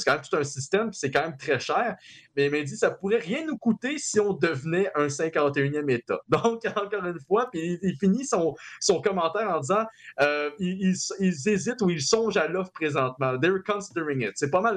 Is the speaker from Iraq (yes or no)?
no; Quebec, Canada; en tant que Canadiens, puis surtout en tant que Québécois